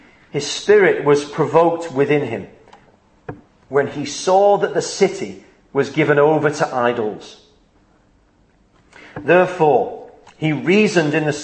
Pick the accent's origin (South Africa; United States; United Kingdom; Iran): United Kingdom; Wigan, North West England; When I was a little boy growing up in Wigan